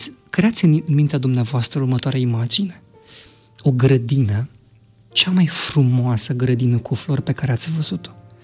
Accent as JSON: {"language": "Romanian", "town": "Galați", "region": "Galați County", "country": "Romania", "tie": "born or raised there", "lives_now": "Bucharest, Romania", "said": "Sunt din Galați deloc, deși de o vreme m-am mutat în București."}